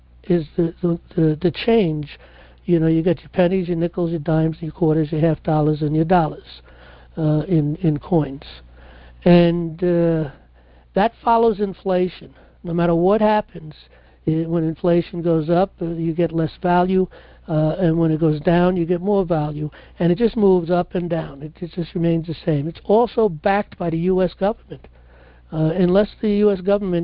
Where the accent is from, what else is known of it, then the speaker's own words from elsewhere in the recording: New York, United States; if you go to the Bronx, I was born and raised in the Bronx